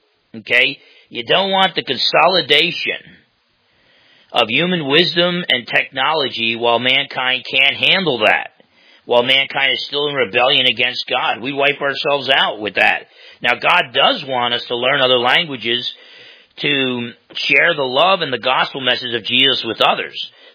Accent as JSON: {"language": "English", "town": "Caldwell", "region": "New Jersey", "country": "United States", "tie": "born or raised there", "also_born_or_lived": "Newark / East Orange", "said": "I was born in Newark in a hospital and first 4 years of my life, East Orange, New Jersey. Then my dad got us 10 miles outside the city into Caldwell, New Jersey."}